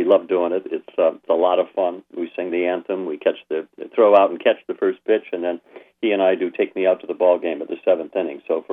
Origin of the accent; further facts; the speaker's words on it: Maine, United States; hopefully wander over to my better half, the shores of my home state of Maine there.